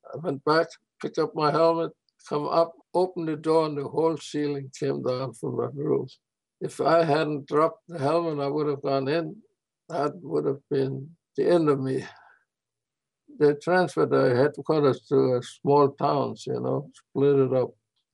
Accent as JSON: {"language": "English", "town": "Kunzendorf", "country": "Germany", "tie": "born there", "second_language": "English", "said": "I was born in Germany in 1927 in Kunzendorf, a village of 4,500 people in the eastern part of Germany. That part was given to Poland after the war."}